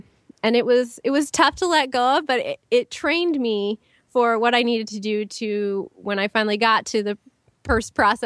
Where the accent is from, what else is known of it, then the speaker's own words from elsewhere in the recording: California, United States; moved away as an adult; now in Northern Virginia, United States; When I finished my master's degree was when I moved from California, where I was born and raised and went to college, to Northern Virginia.